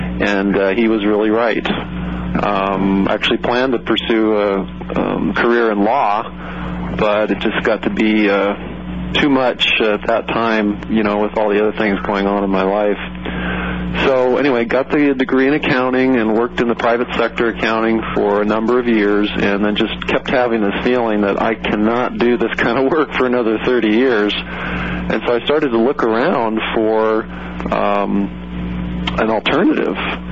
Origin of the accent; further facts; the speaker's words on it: San Jose, California, United States; Well, I grew up in San Jose, California, you know, middle class upbringing, Roman Catholic, elementary school, high school, went on to college at San Jose State University